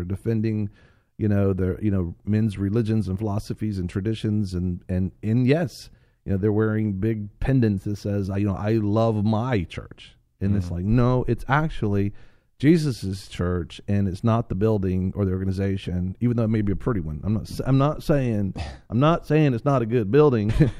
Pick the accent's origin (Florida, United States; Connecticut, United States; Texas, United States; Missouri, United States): Florida, United States; They say it's dry heat. Well, I'm from Florida. We have wet heat.